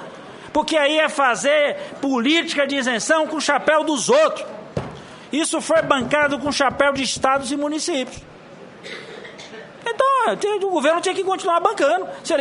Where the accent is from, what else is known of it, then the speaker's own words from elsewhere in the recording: Northeast Region, Brazil; Eu disse, eu sou do Nordeste, meu irmão.